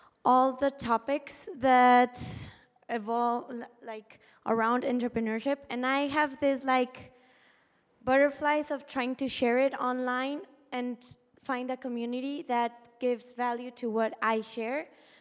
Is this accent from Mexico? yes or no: yes; Mexico; We are from Mexico and we are huge fans, so we flew here to see you.